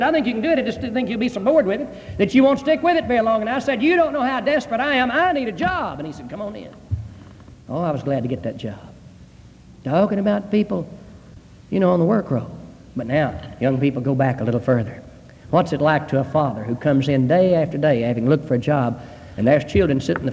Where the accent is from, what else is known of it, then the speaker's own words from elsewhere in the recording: United States; When I was growing up in Fulton County